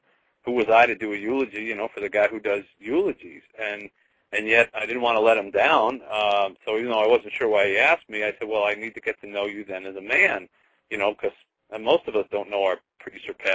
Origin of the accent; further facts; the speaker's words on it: New Jersey, United States; I went back to the small hometown where I grew up in New Jersey and gave a little talk there